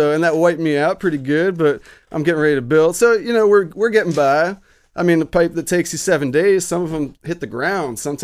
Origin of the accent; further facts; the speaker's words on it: New Jersey, United States; now in Humboldt, United States; When I came in to making art pipes, I came out west from New Jersey working with people I'd never even met before that welcomed me in their shops.